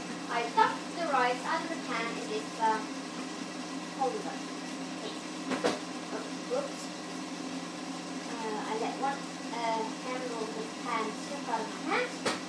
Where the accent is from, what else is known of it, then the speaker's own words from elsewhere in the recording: Netherlands; first language Dutch; English is a second language; Remember, English is not my first language. I'm a Dutchie. I speak Dutch. English, I speak English quite well, but it's still not my first language.